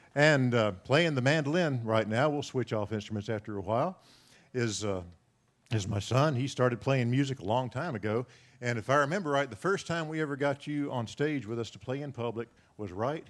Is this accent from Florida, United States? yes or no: yes; Gainesville, Florida, United States; also born or lived in Tallahassee / Jacksonville; I'm from Gainesville and Tallahassee and Jacksonville and places like that.